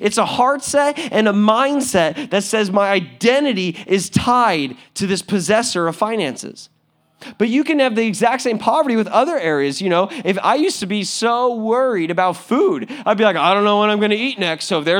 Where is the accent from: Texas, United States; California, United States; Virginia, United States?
California, United States; because I'm a Californian home and grown organic, you know, guy. Like I like Southern California food.